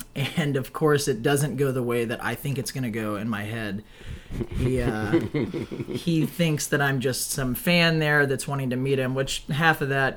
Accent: Memphis, Tennessee, United States; I'm from Memphis.

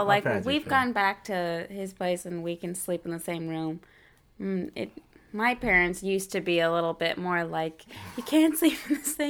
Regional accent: California, United States; moved away; I'm from California.

